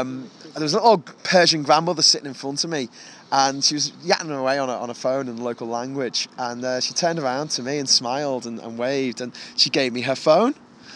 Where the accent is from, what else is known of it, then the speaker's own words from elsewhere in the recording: Liverpool, North West England, United Kingdom; I'm from Liverpool and I'm a very proud Liverpudlian, and I love my home city